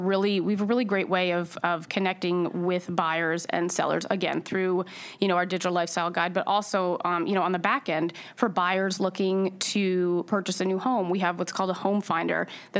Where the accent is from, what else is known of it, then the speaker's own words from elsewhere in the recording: New York, United States; I mean, I grew up in Westchester, always, you know, stayed local